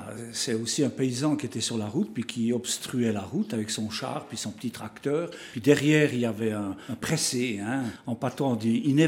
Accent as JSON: {"language": "French", "town": "Queuve", "region": "Jura", "country": "Switzerland", "lives_now": "Porrentruy, Switzerland", "said": "je viens de Queuve, moi, le village à côté de Porrentruy. Mais maintenant, j'habite Porrentruy, je suis à la chapelle de Lorette."}